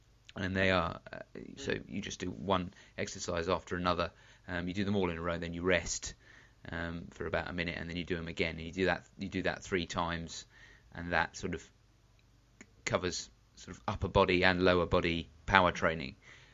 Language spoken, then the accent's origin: English; England, United Kingdom; The one thing about the Ashes, as an Englishman